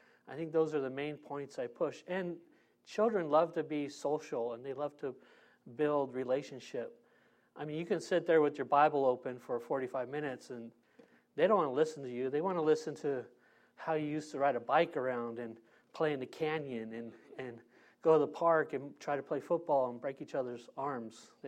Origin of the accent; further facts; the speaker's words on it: San Diego, California, United States; I'm from San Diego. I grew up in the neighborhood here. I grew up on 31st Street in Golden Hills, also known as South Park.